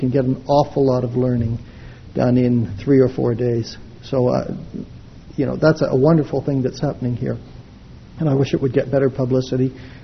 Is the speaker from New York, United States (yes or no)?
yes; Syracuse, New York, United States; I'm not from Syracuse, Utah. I'm from Syracuse, New York, and I've lived the vast majority of my life east of the Mississippi